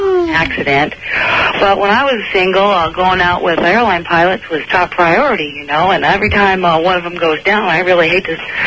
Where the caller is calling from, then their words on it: Portland, Oregon, United States; Portland, Oregon.